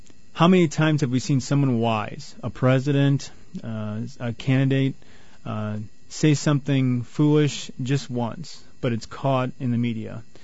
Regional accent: Wisconsin, United States; Well, I'm from Wisconsin, so I see a lot of flies bow down to...

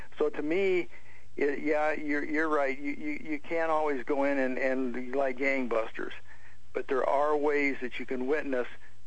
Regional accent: Texas, United States; and since I'm from Texas, it's got to be hospitality, I guess.

